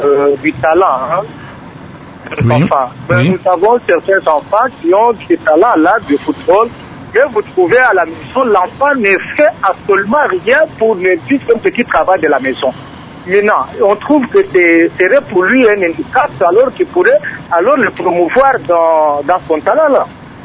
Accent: Kalemie, Tanganyika, DR Congo; on trouve ici chez nous au Congo, vous sentez même ici chez nous à Calémie

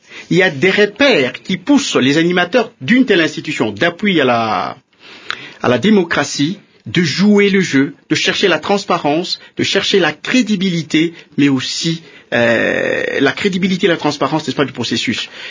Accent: DR Congo; Je le confirme. Je suis Congolais.

